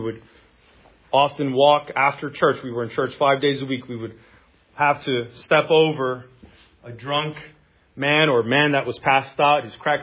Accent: New York, United States; I grew up in Spanish Harlem, El Barrio.

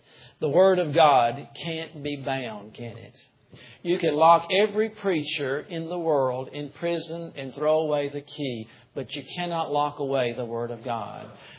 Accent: Tuscaloosa, Alabama, United States; I'm from Tuscaloosa. Can any good thing come out of Tuscaloosa?

